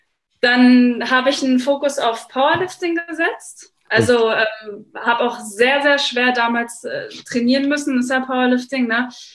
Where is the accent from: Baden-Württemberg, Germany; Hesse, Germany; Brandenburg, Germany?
Brandenburg, Germany; Potsdam; born there; also born or lived in Berlin; Ich bin 27 Jahre alt. Das Alter gleich zuerst. Ich bin in Potsdam geboren, bin dann im jugendlichen Alter nach Berlin gezogen.